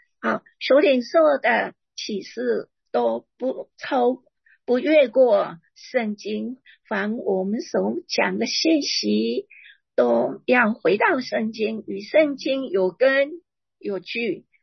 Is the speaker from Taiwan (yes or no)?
yes; Taiwan; 我们台湾刚刚在4月3号经历一次全台湾的天摇地动